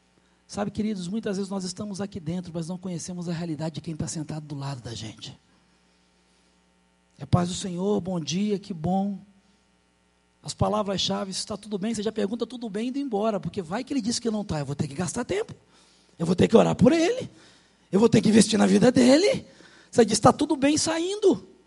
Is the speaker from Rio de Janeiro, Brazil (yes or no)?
yes; Rio de Janeiro, Brazil; A gente estava conversando sobre a cidade do Rio de Janeiro, eu sou carioca